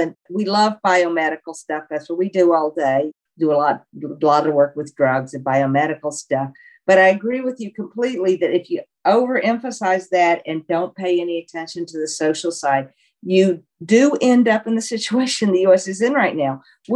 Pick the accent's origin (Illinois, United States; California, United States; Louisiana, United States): Louisiana, United States; I guess I'm from the South. I grew up in Louisiana